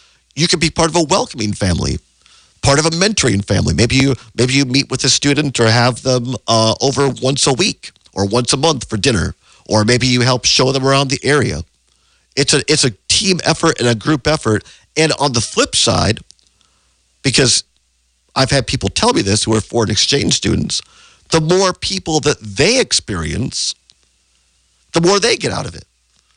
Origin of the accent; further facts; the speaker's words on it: Richland Center, Wisconsin, United States; I mean, when I grew up in Richland Center, so I graduated high school in 1988.